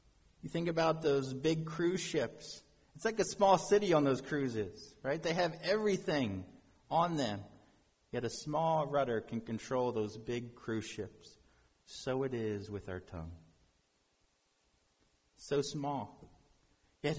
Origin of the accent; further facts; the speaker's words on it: Pennsylvania, United States; I'm from Lancaster County, and if you know anything about Lancaster, there's a lot of Amish.